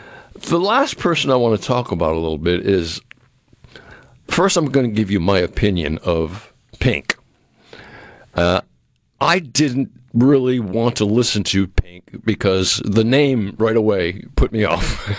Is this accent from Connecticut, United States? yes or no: no; Massachusetts, United States; They're from Massachusetts. I'm from Massachusetts.